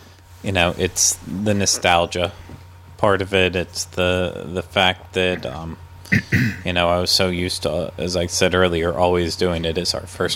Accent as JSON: {"language": "English", "region": "California", "country": "United States", "said": "As a Californian, and someone who goes to Disneyland very often"}